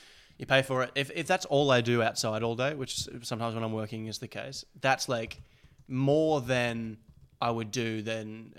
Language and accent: English; Australia; now in Los Angeles, United States; I have a very similar feeling about LA than I do about my hometown. And it's not because any specific reason. It's just so slow. Australia in general is such a slow lifestyle.